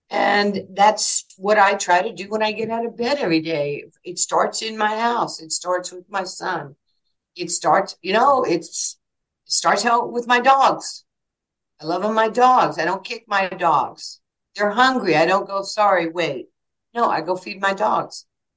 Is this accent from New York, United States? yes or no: yes; Far Rockaway, New York, United States; Then I had friends who I grew up with in Far Rockaway when we were just playing street ball, softball, all those, you know, running bases